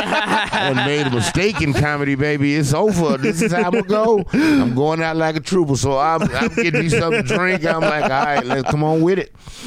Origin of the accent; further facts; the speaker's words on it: Arkansas, United States; I'm from South Arkansas, so I get it.